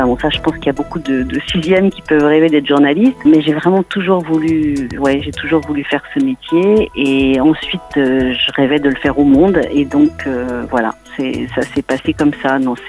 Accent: Tignes, Auvergne-Rhône-Alpes, France; moved away as an adult; Et puis ensuite, j'ai quitté Tignes pour aller faire des études.

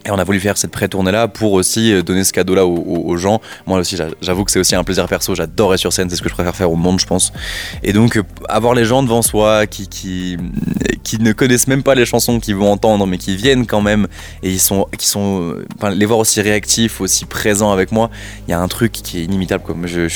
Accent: Pyrenees, France; Ouais, moi je suis des Pyrénées à la base, donc j'étais habitué à aller traîner dans les Pyrénées, que ce soit faire du ski ou l'été.

